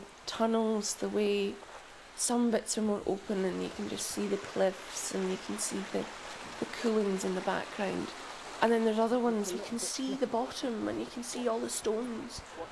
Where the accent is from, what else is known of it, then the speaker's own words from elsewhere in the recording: Raasay, Scotland, United Kingdom; I'm from the Isle of Rasay and I've just grown up around water.